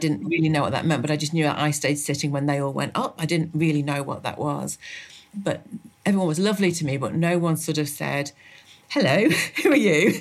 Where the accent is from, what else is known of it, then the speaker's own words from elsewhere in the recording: East Midlands, United Kingdom; I was brought up in England. So I was from a little village in Derbyshire in the Peak District, and didn't grow up going to church.